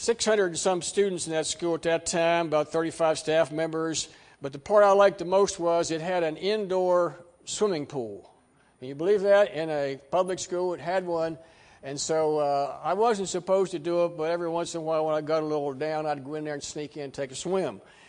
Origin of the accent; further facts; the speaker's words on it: West Virginia, United States; I grew up in Gilmer County, West Virginia.